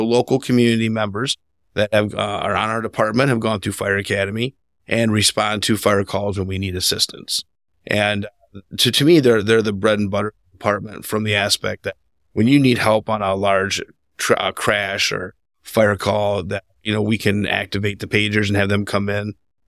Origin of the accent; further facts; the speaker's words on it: Saginaw Township, Michigan, United States; I grew up in Saginaw Township, so urbanized neighborhoods and things like that.